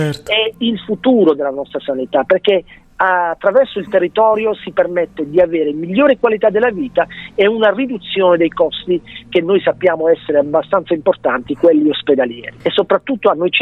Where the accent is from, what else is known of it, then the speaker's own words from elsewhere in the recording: Castellana Grotte, Apulia, Italy; Io sono di Castellana Grotte